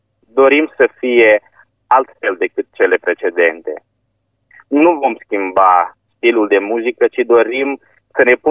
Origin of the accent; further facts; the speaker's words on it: Suceava, Suceava County, Romania; Exact. Eu sunt din Suceava.